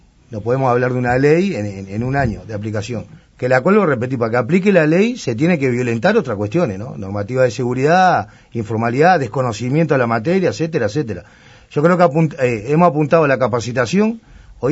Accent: Uruguay; como uruguayo

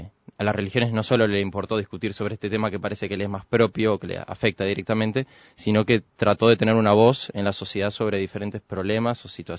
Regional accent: Uruguay

